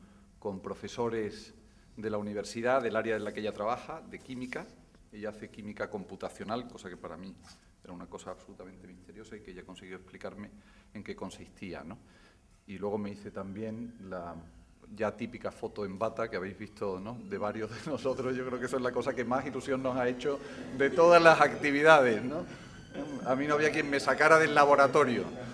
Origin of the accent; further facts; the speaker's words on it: Seville, Andalusia, Spain; como yo somos sevillanos, eso imprime carácter